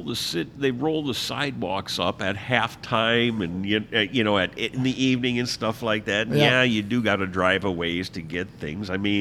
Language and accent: English; Milwaukee, Wisconsin, United States; I grew up in Milwaukee next door to a kid who, he was my best friend